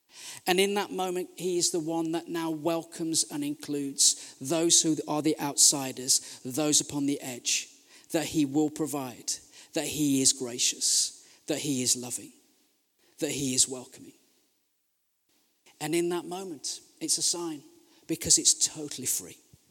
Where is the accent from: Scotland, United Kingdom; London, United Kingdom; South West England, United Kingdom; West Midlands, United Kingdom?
West Midlands, United Kingdom; I'm from the West Midlands.